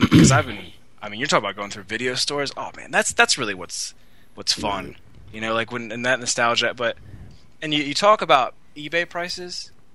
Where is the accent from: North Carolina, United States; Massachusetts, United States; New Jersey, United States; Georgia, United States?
New Jersey, United States; I'm from South Jersey, like, middle of nowhere, like, 45 minutes above Cape May. It's called Cumberland County.